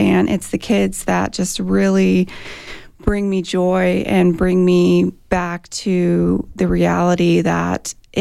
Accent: Houston, Texas, United States; I'm from Houston. But like I said, I've been planted here through the military.

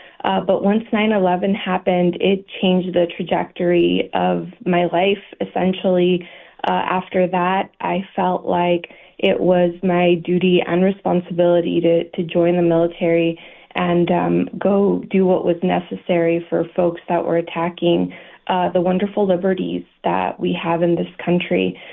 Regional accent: Douglas, Arizona, United States; also born or lived in Agua Prieta, Mexico; Yes, I grew up in Douglas. I was actually born in Agua Prieta, so right across the border. My parents moved to Arizona when I was about 5 years old

